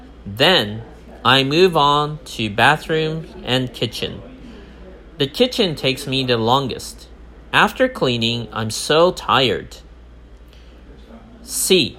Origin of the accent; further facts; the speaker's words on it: Kyushu, Japan; I have to go back to my hometown, which is in Kyushu.